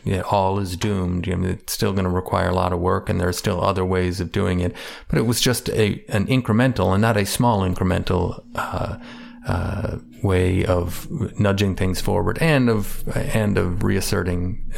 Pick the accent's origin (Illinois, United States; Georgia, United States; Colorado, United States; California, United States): Illinois, United States; Chicago; I tell people I'm from Chicago. I'm a Cubs fan.